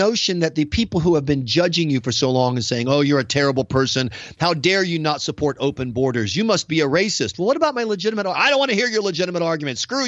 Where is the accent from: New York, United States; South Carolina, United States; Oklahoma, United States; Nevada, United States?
South Carolina, United States; And I'm from the South. I grew up in South Carolina.